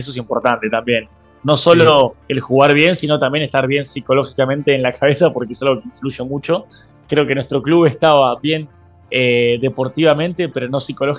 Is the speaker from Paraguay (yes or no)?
no; Argentina; Y bueno, nosotros como argentinos, orgullosos como somos